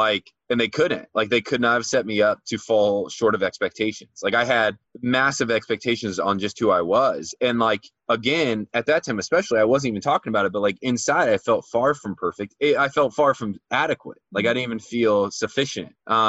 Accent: Midwest, United States; growing up in the Midwest, I remember I was 24 years old.

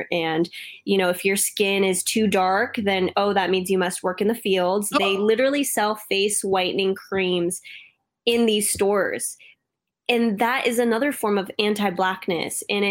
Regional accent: Philippines; So I'm technically bottle of the barrel Asian because I'm Filipino.

